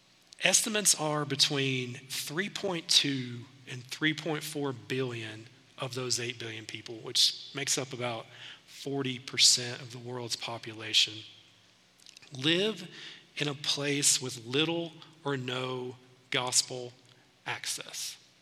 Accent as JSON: {"language": "English", "region": "Tennessee", "country": "United States", "tie": "born or raised there", "also_born_or_lived": "Seattle", "said": "I grew up in Tennessee. Over the course of 25 years of being married, we've moved around some. We've lived in some different places. Lived in Seattle for about 6 years. That was way different than East Tennessee."}